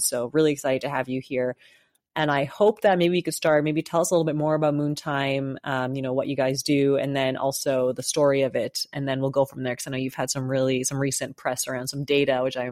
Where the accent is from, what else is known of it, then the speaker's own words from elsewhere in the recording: Sault Ste. Marie, Ontario, Canada; I come from Sault Ste. Marie, and you know, we're pretty up north in Ontario.